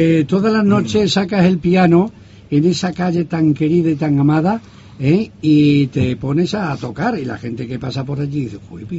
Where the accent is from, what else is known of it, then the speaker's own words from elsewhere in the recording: Spain; aunque soy españoles